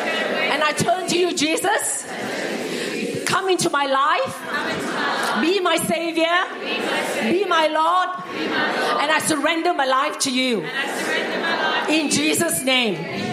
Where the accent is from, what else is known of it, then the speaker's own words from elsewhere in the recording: Western Australia, Australia; I'm from Western Australia. I really love Melbourne